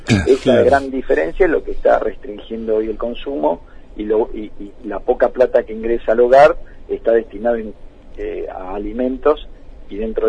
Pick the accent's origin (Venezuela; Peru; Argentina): Argentina